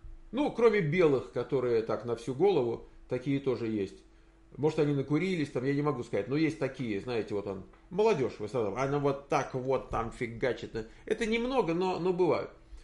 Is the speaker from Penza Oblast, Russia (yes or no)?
yes; Penza, Penza Oblast, Russia; Пенза. Я из Пензы. Я пензяк.